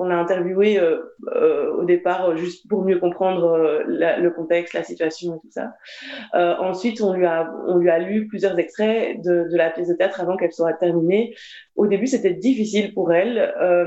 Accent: Belgium; also born or lived in Peru; Nos parents ont une histoire de migration. Moi, je suis née au Pérou, mais j'arrive en Belgique quand j'étais toute petite.

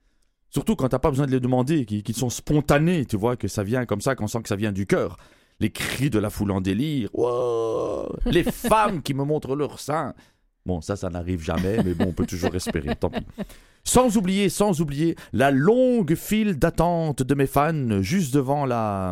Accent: Belgium; en tant que Belge.

